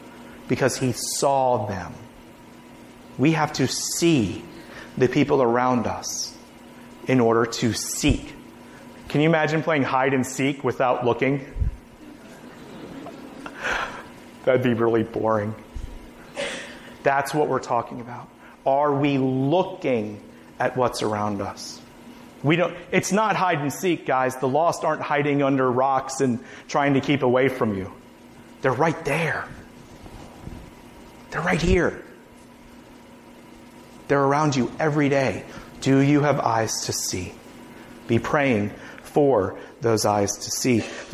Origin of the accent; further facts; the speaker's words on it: Washington, D.C. area, United States; I grew up outside Washington, D.C. My wife hates going to visit my parents who still live up there